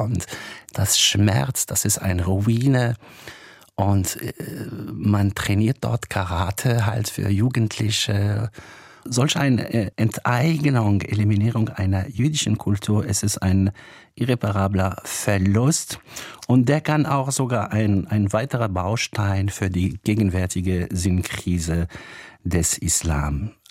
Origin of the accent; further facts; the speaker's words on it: Tlemcen, Tlemcen Province, Algeria; Das habe ich schon als Kind mit 5 oder 4 in der Koranschule in Algerien, in Tlemcen, kennengelernt.